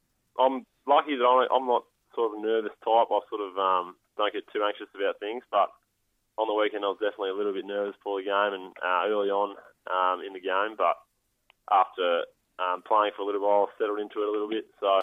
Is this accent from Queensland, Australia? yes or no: no; Melbourne, Victoria, Australia; I'm from Melbourne.